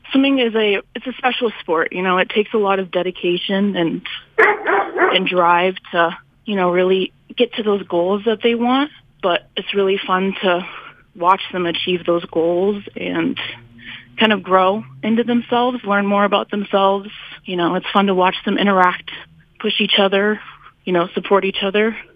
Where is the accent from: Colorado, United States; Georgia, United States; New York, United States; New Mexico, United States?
Colorado, United States; Fort Collins; I am actually from Fort Collins, Colorado. I came up to South Dakota to swim at USD